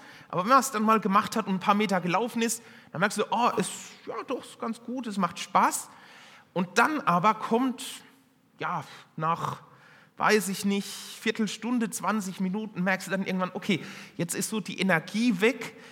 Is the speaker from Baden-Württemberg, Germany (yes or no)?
yes; Wiesloch, Baden-Württemberg, Germany; Und ja, wir kommen aus Wiesloch.